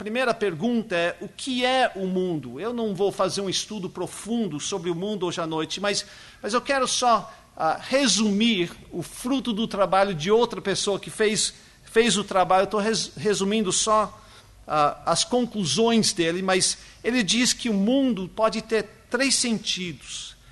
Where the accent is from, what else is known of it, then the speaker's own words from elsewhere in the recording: Brazil; Agora, eu fui criado aqui no Brasil, mas eu não sou muito bom no futebol